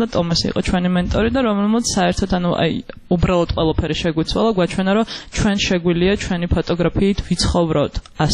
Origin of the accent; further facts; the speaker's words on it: Tbilisi, Georgia; თავიდან დავიწყე თბილისში გადაღება, იმიტომ რომ დავიბადე და გავიზარდე თბილისში და შესაბამისად ვიღებდი იმ გარემო, სადაც ვარ.